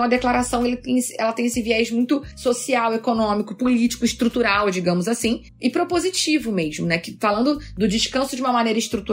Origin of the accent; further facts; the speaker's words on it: Rio de Janeiro, Brazil; accent: carioca; now in São Paulo, Brazil; Eu sou carioca, né? Vocês vão perceber o meu sotaque no meio do caminho. Espero eu que ainda esteja com sotaque.